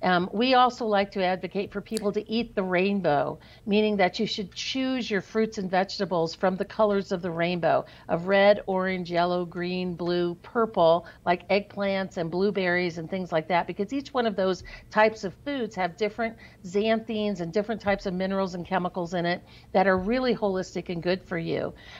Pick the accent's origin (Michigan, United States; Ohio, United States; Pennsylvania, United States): Ohio, United States; I grew up in the country. I grew up in Ohio, and my dad's side of the family were all big hunters